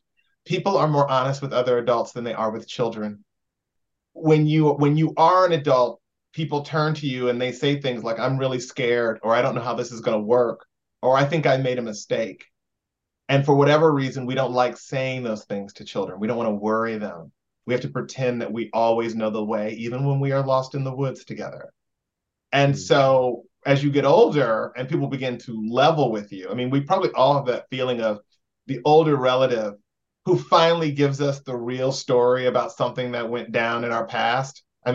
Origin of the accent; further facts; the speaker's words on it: Indiana, United States; I grew up in Indiana, and I knew from a very early age, if I'm going to be me in full, I've got to move away as soon as possible.